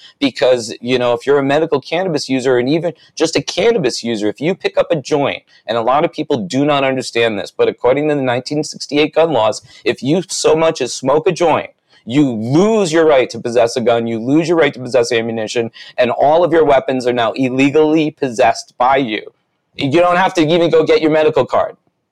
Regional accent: Rhode Island, United States; I'm from Rhode Island

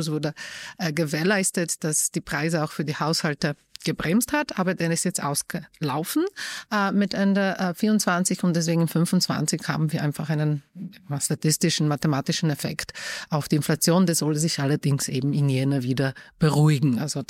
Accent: Poland; German is a second language; now in Vienna, Austria; Ich komme ursprünglich aus Polen, wohne aber schon inzwischen fast 20 Jahre in Wien.

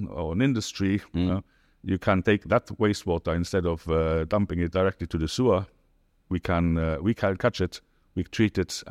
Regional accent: Luxembourg; moved away as an adult; now in United Arab Emirates; I'm from Luxembourg, as you said, and yeah, since now 2009 in the UAE.

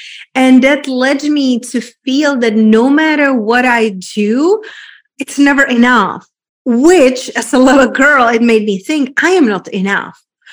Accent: Czechia; I was raised and born in Czech Republic in a very small town.

